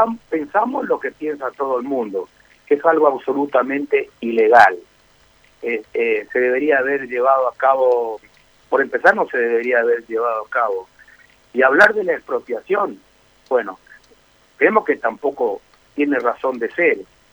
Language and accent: Spanish; Avellaneda, Santa Fe, Argentina; Yo hace 70 y algo de años nací en Avellaneda, viviendo en Avellaneda.